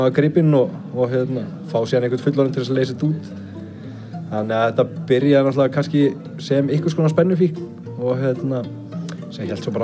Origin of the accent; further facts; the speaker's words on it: Akranes, Western Region, Iceland; ég ólst upp á Skaga